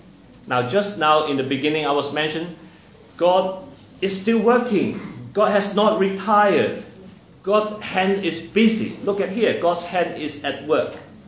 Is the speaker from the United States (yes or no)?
no; Hong Kong; now in Australia; Now, I was not born in Australia. I was from Hong Kong. Even I came to Australia, I was not in Auburn. I was in somewhere else.